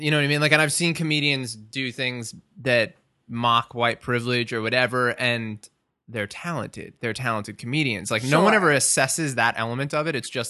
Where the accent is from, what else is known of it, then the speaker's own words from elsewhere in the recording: Long Island, New York, United States; Although I'm Long Island, I shouldn't say New York. I am specifically from Long Island. It's important to make that distinction.